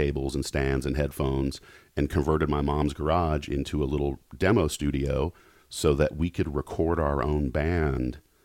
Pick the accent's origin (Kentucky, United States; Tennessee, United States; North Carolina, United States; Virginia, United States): Tennessee, United States; Knoxville; I grew up in Knoxville.